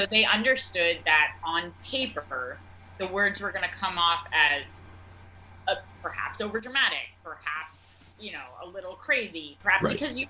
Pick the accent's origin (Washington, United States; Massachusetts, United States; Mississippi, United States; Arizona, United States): Massachusetts, United States; Boston; also born or lived in New York; I mean, I grew up in Boston, and then I lived in New York for many years.